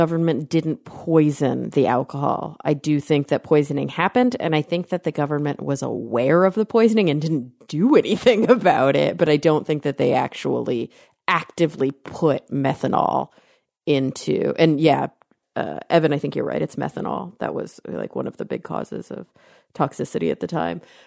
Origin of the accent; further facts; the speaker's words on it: Texas, United States; And to be clear, okay, so I grew up in Texas, and I think of the cowboy hat as a very Mexican thing